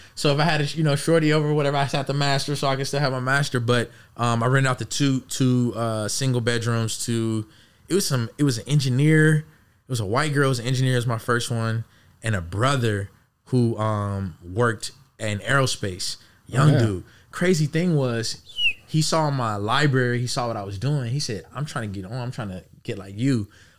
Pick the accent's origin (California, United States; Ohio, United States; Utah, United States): California, United States; Los Angeles; as they already said, founder of Living Rent Free, born and raised in Los Angeles.